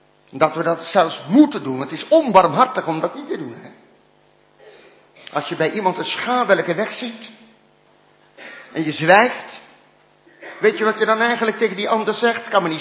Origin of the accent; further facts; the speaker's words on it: North Brabant, Netherlands; Ik ben een Brabander en u zult mij ook moeten verdragen in wie ik ben. Ik ben geen urker, hè.